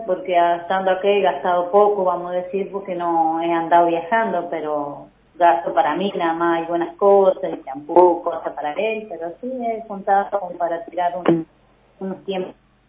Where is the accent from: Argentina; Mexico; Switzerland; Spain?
Argentina; Villa de la Quebrada, San Luis; Yo me crié en Villa de la Quebrada.